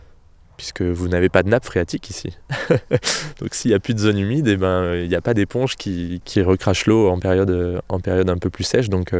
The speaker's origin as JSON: {"language": "French", "region": "Centre-Val de Loire", "country": "France", "said": "venant de la vallée de la Vienne, les enjeux ici sont complètement différents de ceux que je connais chez moi en Touraine."}